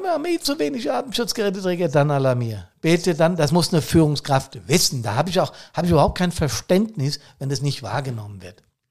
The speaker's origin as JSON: {"language": "German", "region": "Hesse", "country": "Germany", "tie": "born or raised there"}